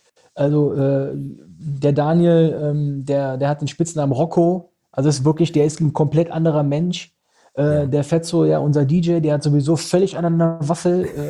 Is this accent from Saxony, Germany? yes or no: no; Benrath, North Rhine-Westphalia, Germany; Dann sind wir in den Benrader Ballon reingegangen, da, wo ich aufgewachsen bin. Ich kannte ja jeden.